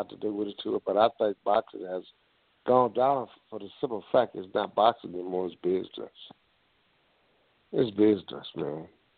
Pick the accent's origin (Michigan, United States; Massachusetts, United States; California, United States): Michigan, United States; Detroit; We never had no shooting in schools in Detroit. I come from Detroit.